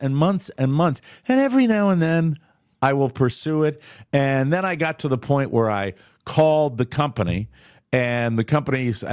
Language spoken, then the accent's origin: English; Fort Myers, Florida, United States; Fort Myers, Florida, 37% of homeowners have pools in my hometown.